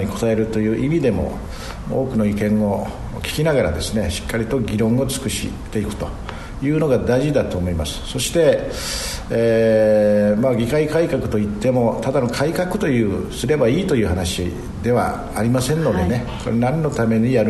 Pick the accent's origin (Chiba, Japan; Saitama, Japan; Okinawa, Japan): Okinawa, Japan; Tarama; 宮古多良間島